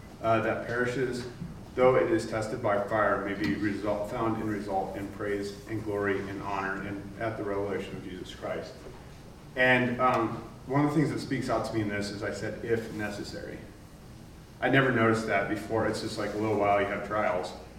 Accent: United States; I'm an American, I don't have huge trials

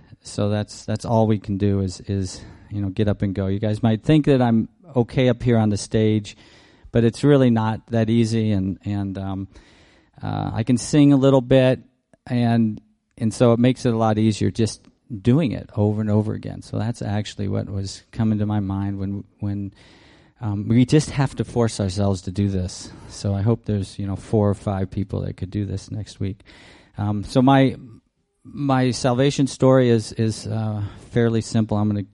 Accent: Ohio, United States; moved away as an adult; I came out west here from Ohio when I was 18, and I spent a lot of time on the road camping and seeing the western United States and the mountains.

